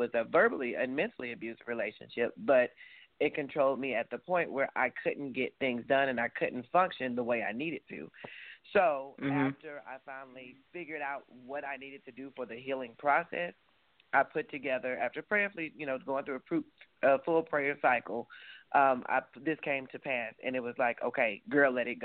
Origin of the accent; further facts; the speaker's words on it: Columbus, Georgia, United States; from my hometown, which is Columbus, Georgia, and even from Atlanta